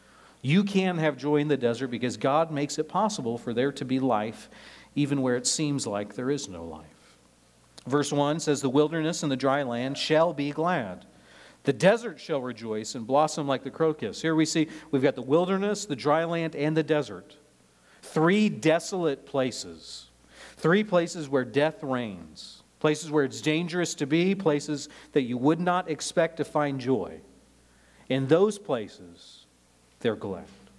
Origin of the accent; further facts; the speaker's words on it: Nebraska, United States; You know, growing up in Nebraska, like here, other people would call it a boring flyover state.